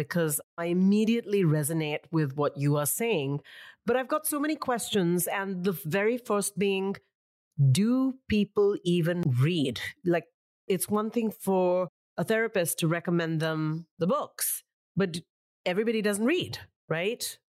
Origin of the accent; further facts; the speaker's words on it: Hong Kong; I'm also from Hong Kong. I used to live there. I don't live there anymore.